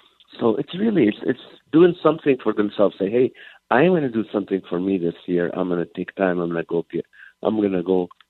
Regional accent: California, United States; I'm from California. Anything under 50 is evacuation weather for us.

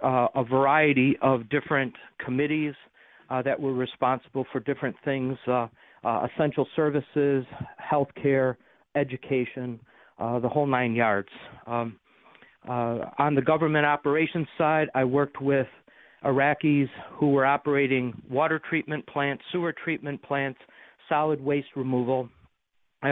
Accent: Amherst, New York, United States; came back to Buffalo and now am back in my hometown of Amherst.

